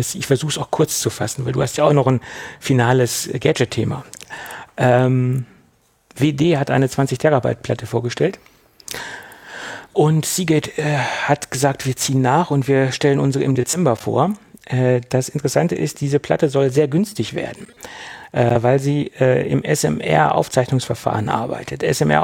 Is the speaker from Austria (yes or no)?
no; Göttingen, Lower Saxony, Germany; Ich komme nämlich aus Göttingen